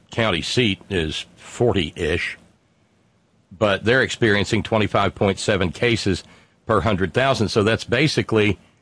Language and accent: English; Alabama, United States; born there; I'm looking at the county where I was born in Alabama.